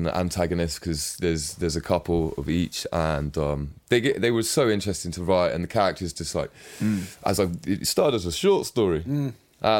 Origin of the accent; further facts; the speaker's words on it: South West England, United Kingdom; I come from Cornwall, obviously, a lot of my family does as well.